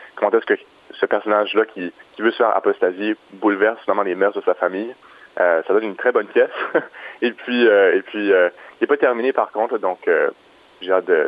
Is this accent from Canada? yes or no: yes; Moncton, New Brunswick, Canada; on est originaire de Moncton tous les deux, donc de pouvoir revenir ici, de se rapprocher de la famille, c'est ce qui nous a incité d'abord et avant tout à revenir à Moncton.